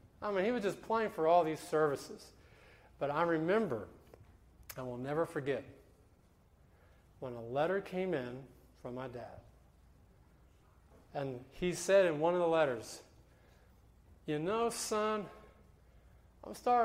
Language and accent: English; Big Spring, Texas, United States; But I realized that when I went around my hometown in Big Spring